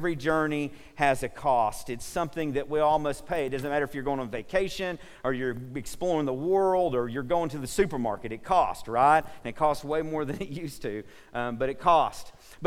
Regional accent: Comanche, United States; And I was like, hey, what's up, dude? We're from Comanche and we love Jesus.

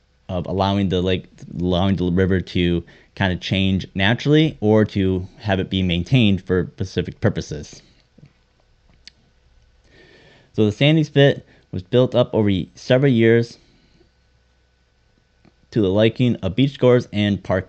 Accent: Michigan, United States; growing up in Michigan, especially, you know, the idea of Arctic grayling being on the landscape

